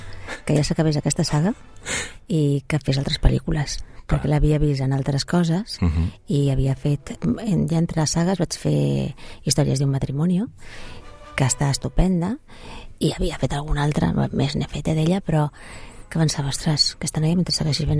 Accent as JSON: {"language": "Catalan", "region": "Catalonia", "country": "Spain", "said": "jo penso en català, jo sóc catalana"}